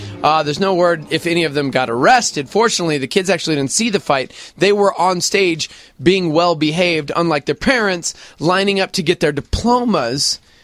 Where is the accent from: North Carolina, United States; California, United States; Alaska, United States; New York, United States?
New York, United States; Brooklyn; All right, so growing up in Brooklyn... It was pretty tough, you know.